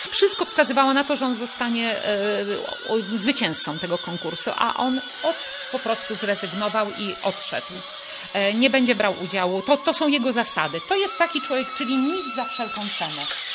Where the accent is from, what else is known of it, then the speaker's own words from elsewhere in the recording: Gdańsk, Pomeranian Voivodeship, Poland; ja już o to zadbałam jako gdańszczanka